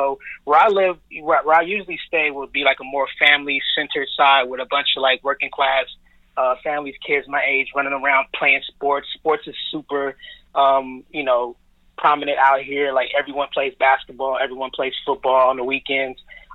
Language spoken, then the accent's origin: English; Los Angeles, California, United States; Man, so I'm born and raised in South Central / Inglewood, Los Angeles, California. I grew up on a couple of different blocks, 99th and Prairie in Inglewood, Sanella and La Brea in Inglewood, Florence and Normandy in South Central.